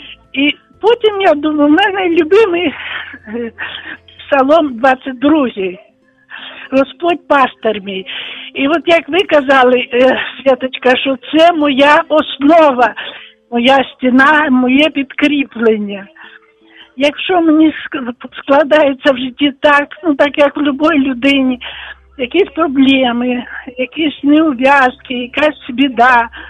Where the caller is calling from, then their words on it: Volyn Oblast, Ukraine; Я з Волині